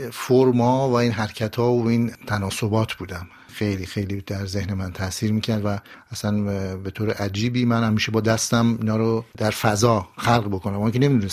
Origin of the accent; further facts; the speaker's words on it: Behshahr, Mazandaran, Iran; born there; من در شمال ایران در شهر بهشهر به دنیا آمدم، از یک خانواده سمنانی. در واقع ما مهاجر به دنیا آمدیم، الان هم مهاجریم.